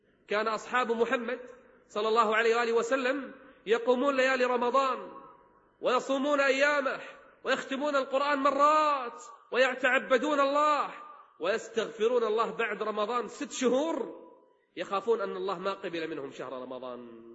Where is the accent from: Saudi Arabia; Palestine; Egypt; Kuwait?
Kuwait; عندنا في الكويت